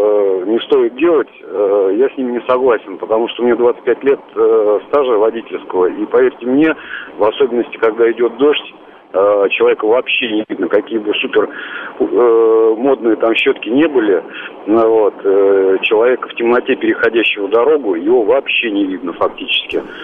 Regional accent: Moscow, Russia; я не гражданин Беларуси, я москвич.

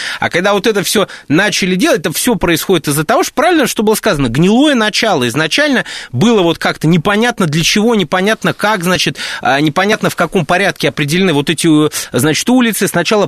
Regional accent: Moscow, Russia; born there; я тоже родился в Москве 30 лет назад в роддоме номер 10

